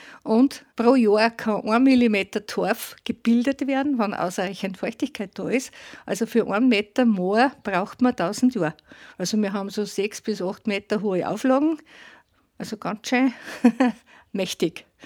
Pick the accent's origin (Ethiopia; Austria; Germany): Austria; Salzburg; now in Eggelsberg, Austria; Ich bin Zugereiste, ich komme aus dem Bongau, bin ja eigentlich jetzt seit 50 Jahren in Eckelsberg.